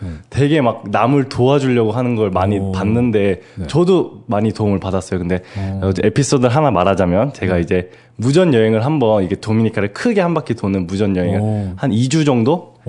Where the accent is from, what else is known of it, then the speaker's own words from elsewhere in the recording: South Korea; 이제 한국에서 왔는데 한국에서 온 자원봉사자들인데